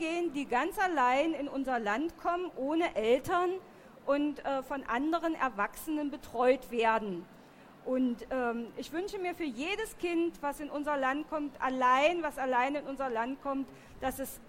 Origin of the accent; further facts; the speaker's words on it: Magdeburg, Saxony-Anhalt, Germany; die kann ich zu Hause in meiner Heimatstadt Magdeburg überhaupt nicht so fortsetzen